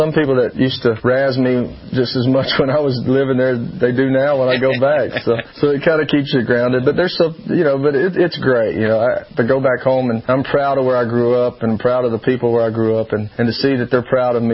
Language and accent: English; Louisiana, United States; born or raised there